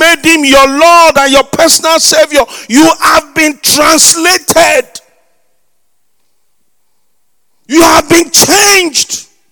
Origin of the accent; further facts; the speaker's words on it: Nigeria; You are looking at somebody who is a former Nigerian.